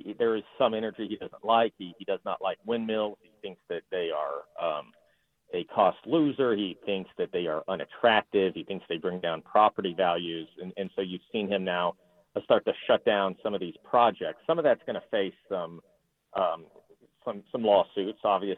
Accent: Texas, United States; I grew up in Texas. I had family out in West Texas, which used to be oil country, a little bit less so now.

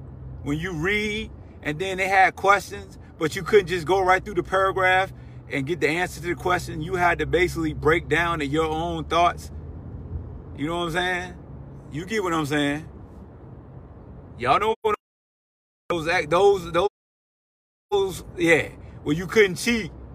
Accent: Newport News, Virginia, United States; Like, I grew up in Newport News, Hampton area, in the shipyard.

